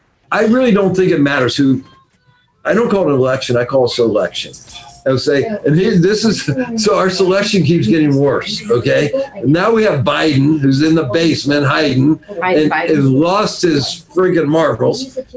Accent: San Francisco, California, United States; And Nancy Pelosi, I'm from San Francisco, right?

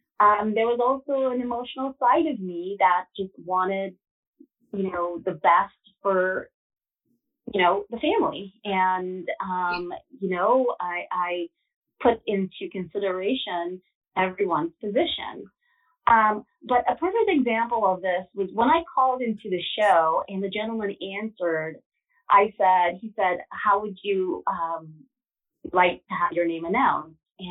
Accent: Virginia, United States; from Virginia.

